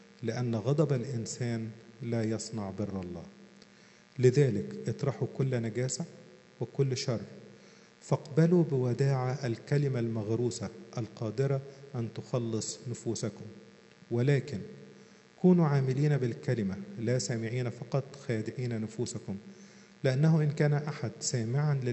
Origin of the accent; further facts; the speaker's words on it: Egypt; احنا كمصريين